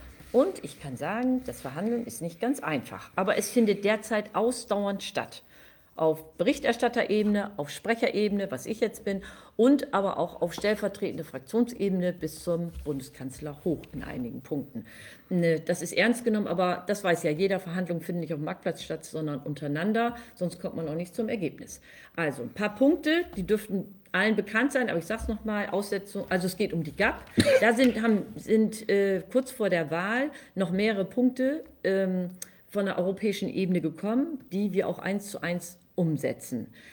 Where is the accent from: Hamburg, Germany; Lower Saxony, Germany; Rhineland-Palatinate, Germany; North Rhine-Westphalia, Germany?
Lower Saxony, Germany; Delmenhorst; Ich sage Moin. Also weiß man schon, ganz im Norden. Du hast ja schon gesagt, ich komme aus Delmenhorst, liegt in Niedersachsen, so zwischen Bremen und Oldenburg.